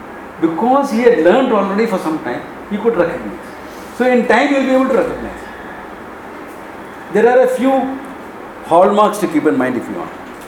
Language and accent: English; Mumbai, Maharashtra, India; growing up in Bombay, things are so crazy. That also in the 60s.